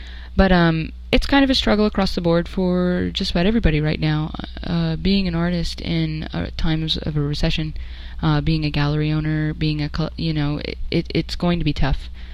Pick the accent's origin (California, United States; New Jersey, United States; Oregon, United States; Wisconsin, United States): New Jersey, United States; born there; also born or lived in Ohio / Minnesota / San Antonio; now in Dallas, United States; I was born in New Jersey. I've lived in Ohio. I have lived in Minnesota. I've lived in San Antonio twice.